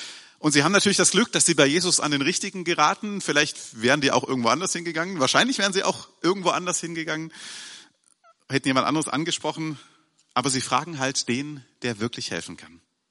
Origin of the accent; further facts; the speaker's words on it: Baden-Württemberg, Germany; Jetzt sage ich als Schwabe, also bei uns ist das eine Sprachform von Dankbarkeit